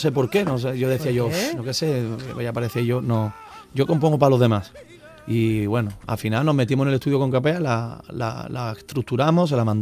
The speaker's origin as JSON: {"language": "Spanish", "town": "Barcelona", "region": "Catalonia", "country": "Spain", "said": "de Barcelona, soy catalán. Sí, lo que pasa es que toda mi familia son de Sevilla, entonces yo desde muy chiquitito, las Navidades, Semana Santa, Rocío, verano, feria, venía a Sevilla. Yo me vine muy jovencito a vivir aquí"}